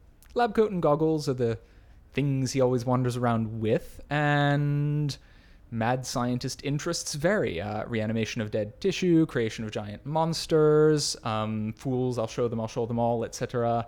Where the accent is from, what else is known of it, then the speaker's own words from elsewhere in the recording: Texas, United States; moved away as an adult; also born or lived in Oklahoma; now in London, United Kingdom; Well, most recently Oklahoma, but I grew up partially in Texas as well.